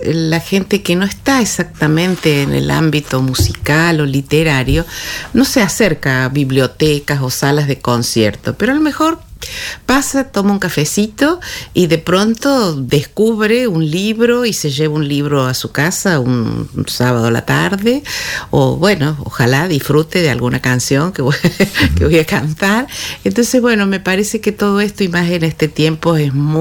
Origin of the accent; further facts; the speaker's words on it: Cruz del Eje, Córdoba, Argentina; yo que soy de Cruz del Eje, a mí me gusta mucho llevar a mi lugar de origen las cosas que veo en otro lado